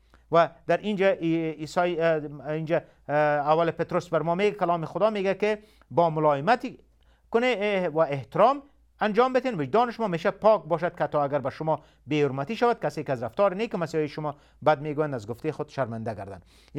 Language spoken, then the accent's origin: Persian; Kabul, Afghanistan; ما در افغانستان در کابل تولد شدیم و به حساب بچه کابل هستم، در اونجا بزرگ شدیم و همچنان در اونجا مکتب را خلاص کردیم و مانند همه دیگه افغان ها در شرایط جنگ بزرگ شدیم.